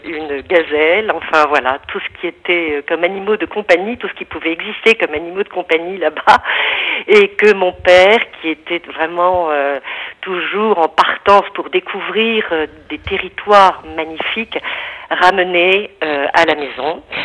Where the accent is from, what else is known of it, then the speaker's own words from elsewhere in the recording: Djibouti; Oui, je suis née à Djibouti, sur vraiment un territoire assez petit, dans des conditions pittoresques